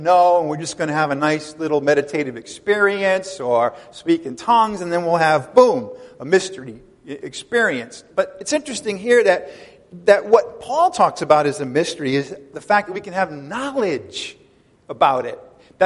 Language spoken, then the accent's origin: English; Rhode Island, United States; as an Irish guy that grew up in Rhode Island